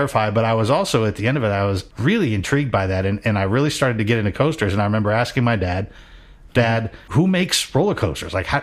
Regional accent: Cincinnati, Ohio, United States; I was growing up in Cincinnati, going to Kings Island.

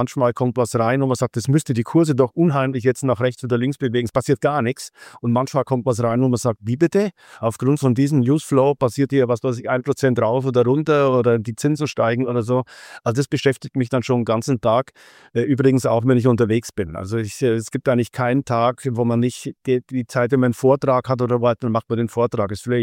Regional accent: Bavaria, Germany; Genau, ich komme aus Bayern, aber wichtig jetzt sozusagen für die interne Abgrenzung, ich komme aus Nordbayern, nicht aus Südbayern, genauer aus Franken.

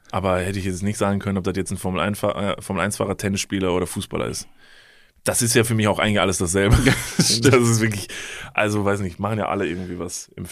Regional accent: Kevelaer, North Rhine-Westphalia, Germany; Und wir hatten bei uns in Keveler, es gab ein Spielzeug.

